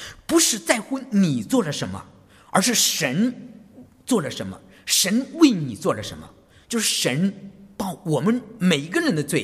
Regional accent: China; 不只是我们中国人不信，外国人也不信。

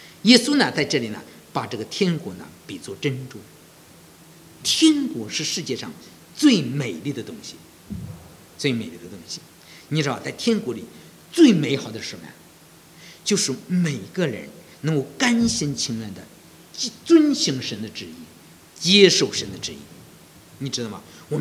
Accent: China; 我们那个时候，你知道，我们中国人啊，现在可能有一些人明白真理了

